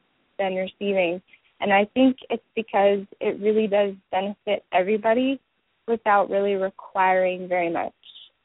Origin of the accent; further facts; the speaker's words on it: Memphis, Tennessee, United States; born there; now in Arlington, United States; I was born in Memphis, and I've lived in Arlington in the same house now for 15 years.